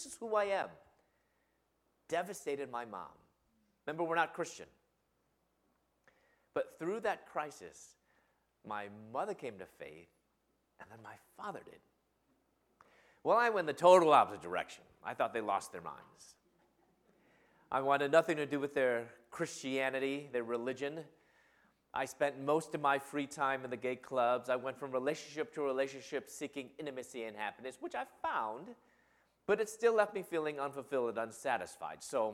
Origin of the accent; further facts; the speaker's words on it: Chicago, Illinois, United States; moved away as an adult; In my early 20s, I'm from Chicago. I moved to Louisville, Kentucky.